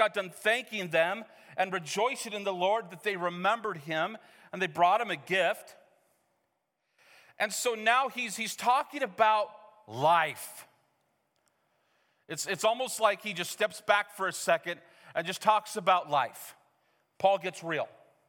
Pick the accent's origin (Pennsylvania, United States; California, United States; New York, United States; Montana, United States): Montana, United States; Missoula; I grew up in Missoula, and I went to Bible college in Ellendale. And all I've ever known my entire childhood is mountains.